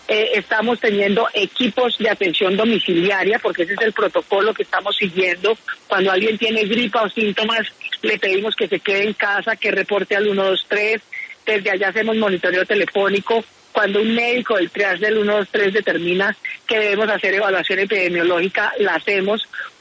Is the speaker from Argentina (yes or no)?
no; Colombia; yo, como cualquier colombiana